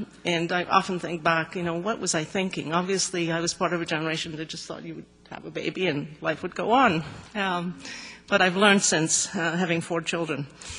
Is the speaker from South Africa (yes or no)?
yes; South Africa; moved away as an adult; also born or lived in Oxford, United Kingdom; I grew up in South Africa and went to Balliol College at Oxford in 1979